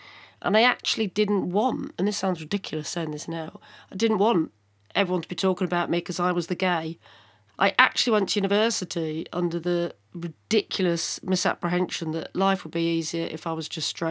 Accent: Guildford, South East England, United Kingdom; born there; accent: Southern; also born or lived in London / Liverpool; I was actually born in Guildford, south of London. So spent a lot of time in London in my youth. But then moved to Liverpool in 1990 for university.

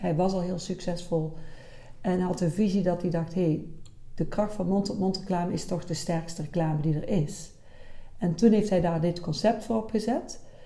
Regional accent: Bakel, North Brabant, Netherlands; En ik kom oorspronkelijk uit Bakel.

